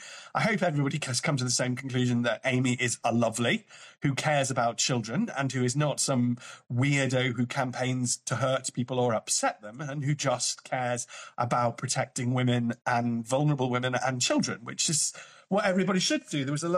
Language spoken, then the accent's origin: English; United Kingdom; In the old days, we used to stay quiet and sort of do that thing of being very British, of communicating without talking.